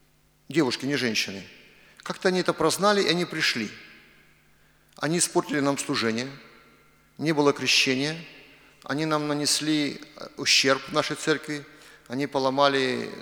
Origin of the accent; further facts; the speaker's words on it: Dzhankoi, Crimea, Ukraine; born there; Я родился в Украине, в Крыму, в городе Джанкой. Я украинец.